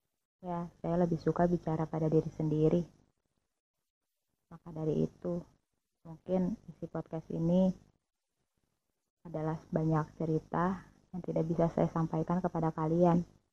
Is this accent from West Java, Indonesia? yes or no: yes; Bekasi, West Java, Indonesia; also born or lived in Klaten; Saya lahir di Klaten, namun saya tumbuh dan berkembang di Kabupaten Bekasi.